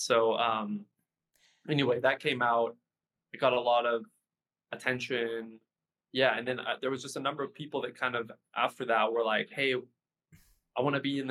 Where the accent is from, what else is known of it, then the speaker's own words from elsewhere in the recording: Wenatchee, Washington, United States; So basically in Washington State, I'm from Wenatchee, which is Wenatchee, and they're from the west side.